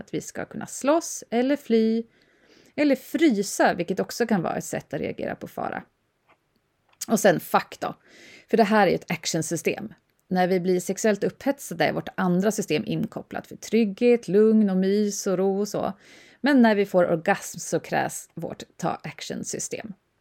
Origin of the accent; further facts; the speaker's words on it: Uppsala, Uppsala County, Sweden; Som gammal Uppsalabo är det lite konstigt att den här Valborgsveckan, eller sista april som vi säger i Uppsala, går så obemärkt förbi nu för tiden.